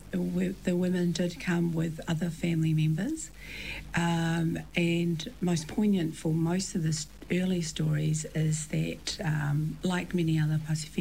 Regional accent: Wellington, New Zealand; also born or lived in Auckland; I was born in Auckland, and I've been raised in Wellington by … in Wellington all my life

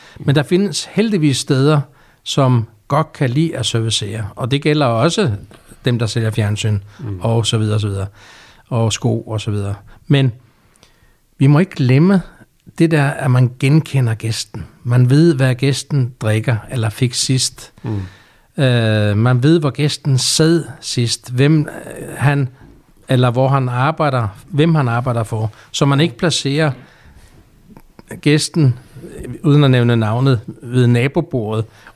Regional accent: Faroe Islands; now in Denmark; Og så kom den lille tykke bamse her afsted i 86. Og meningen var, at jeg skulle tilbage til Færøerne

